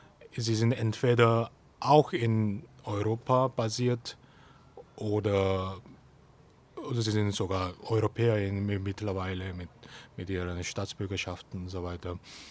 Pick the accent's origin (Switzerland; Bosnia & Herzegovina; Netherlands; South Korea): South Korea; Daegu; German is a second language; moved away; also born or lived in Seoul; weil ich von einem Dorf aufgewachsen bin. Daegu ist eine große Stadt, aber das Haus meiner Eltern, sage ich mal, wo ich geboren bin und so weiter, ist ganz weit weg, so an der Ecke.